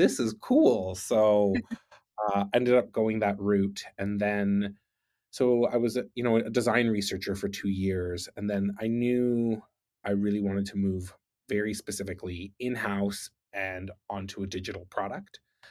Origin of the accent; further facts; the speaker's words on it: Canada; moved away as an adult; now in London, United Kingdom; So I moved to London, the UK. I finished my PhD. I'm Canadian. I was living in Vancouver, wrapping up my PhD. For personal reasons, I moved to the UK